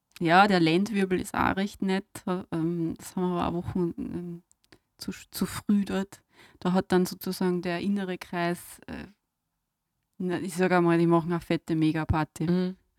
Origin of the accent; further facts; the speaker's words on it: Lower Austria, Austria; Ich bin im Waldviertel aufgewachsen, ich habe keine Ahnung, wie sich das aufhört